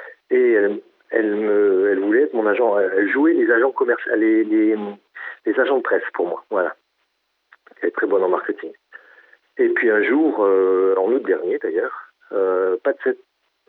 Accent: Fréjus, Provence-Alpes-Côte d'Azur, France; moved away as an adult; En fait, je ne suis pas natif de Fréjus, mais c'est quasiment ma ville natale.

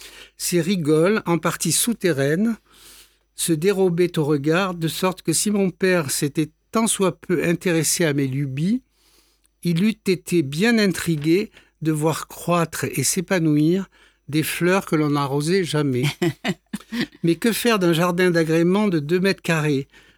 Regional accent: Auvergne-Rhône-Alpes, France; Oui, je suis né en Ardèche, donc j'ai connu une enfance rurale.

